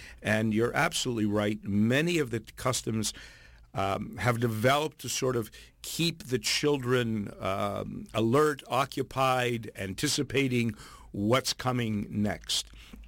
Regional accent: Toronto, Ontario, Canada; I'm from Ontario, and. Raised in Toronto and did my undergraduate and graduate work there

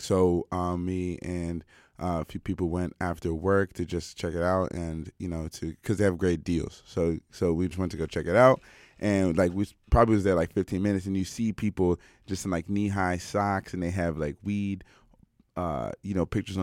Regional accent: United States; or even I'm from the States.

